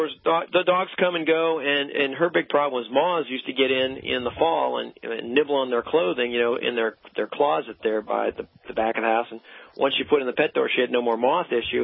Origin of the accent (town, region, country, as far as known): Michigan, United States; born or raised there